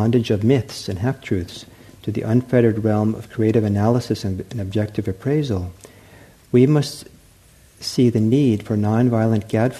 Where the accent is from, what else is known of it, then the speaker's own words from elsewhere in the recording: California, United States; I myself had a lot of prejudice against the South growing up. I grew up in California, right?